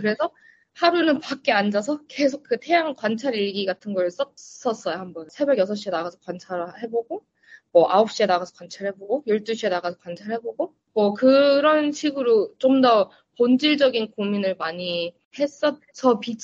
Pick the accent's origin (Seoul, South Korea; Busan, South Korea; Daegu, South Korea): Seoul, South Korea; now in United States; 저 서울에서 나고 자라서 차를 안 타면 아무것도 갈수 없는 그 환경이 너무 힘든 거예요.